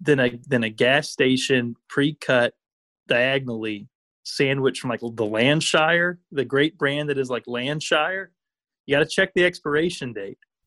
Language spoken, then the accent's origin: English; Sedalia, Missouri, United States; I used to work at a gas station when I was growing up in Sedalia.